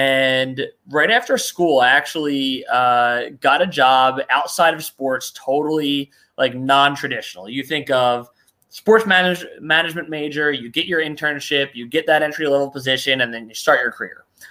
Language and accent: English; Philadelphia, Pennsylvania, United States; So I grew up here in Philly and went to LaSalle University.